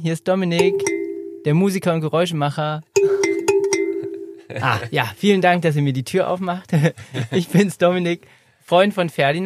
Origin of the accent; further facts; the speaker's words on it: Düren, North Rhine-Westphalia, Germany; born there; Und ich bin in Düren geboren.